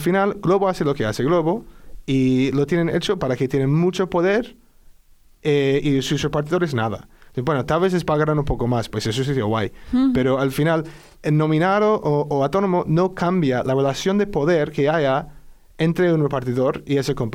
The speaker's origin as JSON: {"language": "Spanish", "town": "Seattle", "region": "Washington", "country": "United States", "second_language": "Spanish", "moved": "yes", "said": "yo soy de Estados Unidos, como probablemente se puede notar. Y vengo de Seattle."}